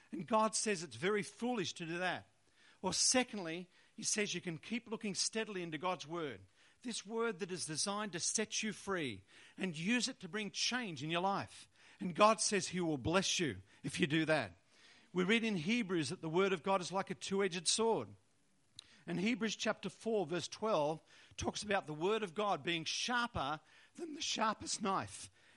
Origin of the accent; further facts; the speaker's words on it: Wollongong, New South Wales, Australia; Even my hometown of Wollongong, a number of years ago, we saw some incredible changes.